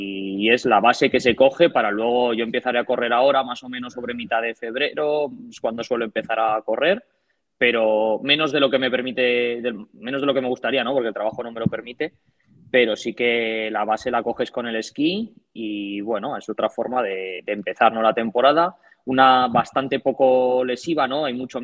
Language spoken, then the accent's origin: Spanish; Canfranc, Aragon, Spain; eso, toda la vida en Canfranc y que llevo aquí. Y luego, pues, vengo la ascendencia también de Pirineo, de Huesca, de toda la zona.